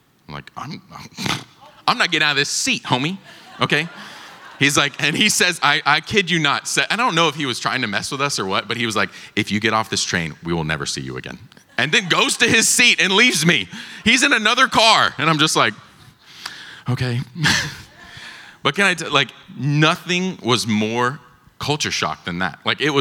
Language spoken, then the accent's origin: English; Georgia, United States; And I grew up in Georgia. I'm used to humidity.